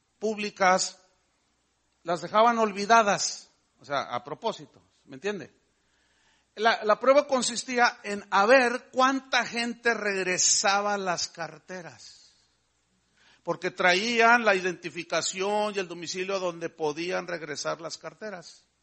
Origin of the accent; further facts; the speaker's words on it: Mexico; Pero ¿saben qué? Yo soy mexicano.